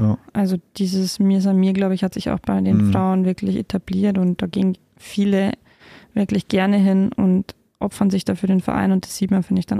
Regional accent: Bavaria, Germany; In der Landesliga, in meiner Heimat, in der Nähe von Landshut und habe da früher quasi in der Jugend auch gespielt

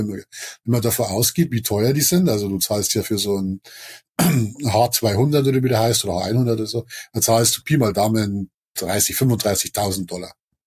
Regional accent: Bavaria, Germany; Ich bin Bayer

